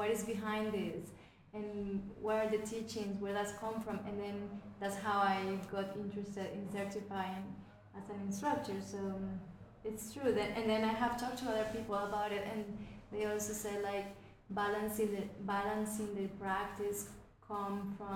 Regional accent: Colombia; of course, and I'm from Colombia and I do it

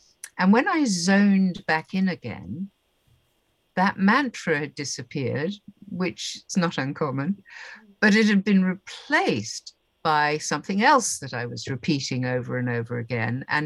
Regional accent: United Kingdom; I'm British, stiff upper lip.

